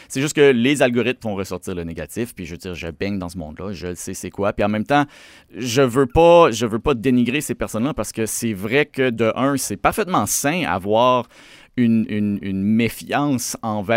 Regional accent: Île d'Orléans, Quebec, Canada; also born or lived in Taschereau; J'habite dans Taschereau. Ma vie est dans Taschereau. Je suis né dans Taschereau. J'ai grandi à l'île d'Orléans, mais j'ai fait mes études primaires, secondaires dans Taschereau.

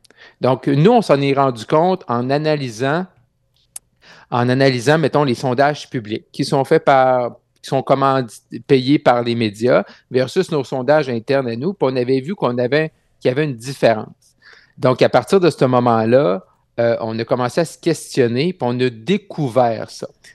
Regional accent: Quebec, Canada; born or raised there

